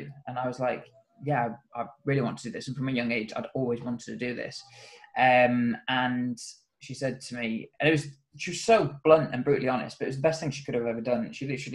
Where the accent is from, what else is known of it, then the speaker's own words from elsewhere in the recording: Cork, Munster, Ireland; also born or lived in Wales; So I was from Ireland. Well, born in Wales and then raised in Ireland. So I started in Ireland, in Cork.